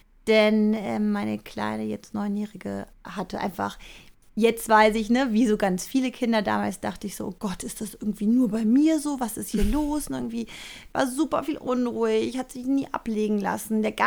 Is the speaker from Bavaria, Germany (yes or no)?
no; Cologne, North Rhine-Westphalia, Germany; ich bin aus Köln. Wir wohnen hier in Köln, ich mit meinem Mann und unseren 3 Kindern.